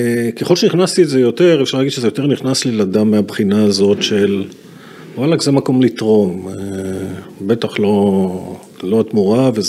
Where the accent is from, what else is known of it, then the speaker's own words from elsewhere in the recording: Ashkelon, Southern District, Israel; נולד באשקלון, גדלתי שם, בגרתי שם, אחרי זה צאתי שירתי כמובן בצבא